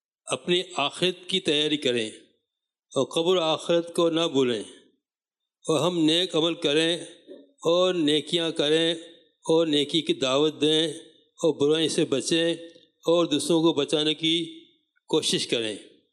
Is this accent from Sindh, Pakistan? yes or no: yes; Karachi, Sindh, Pakistan; اور میں کماری بابا جزیرہ سے آیا ہوں. عمر میری تقریباً 60 سال سے زیادہ ہے.